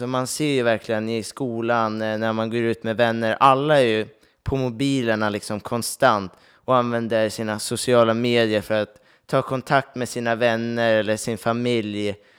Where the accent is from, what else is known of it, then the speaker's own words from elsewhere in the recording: Västerås, Västmanland County, Sweden; now in Uppsala, Sweden; och jag är uppväxt i Västerås. Och numera pluggar jag i Uppsala på gymnasiet.